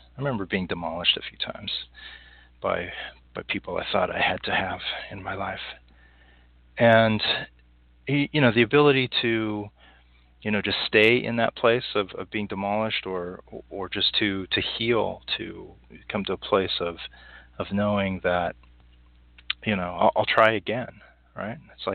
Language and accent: English; Anchorage, Alaska, United States; where I grew up in Anchorage, Alaska, it was like in the winter it'd be like 80 below.